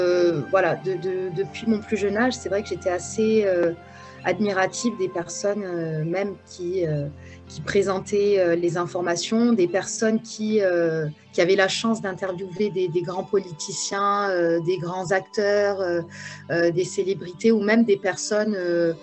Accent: Occitanie, France; born there; je ne suis pas née au Maroc. Moi, je suis née dans le Gers, juste à côté de Toulouse.

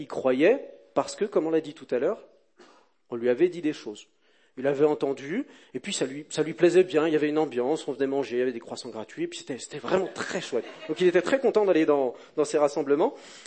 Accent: France; et je suis français.

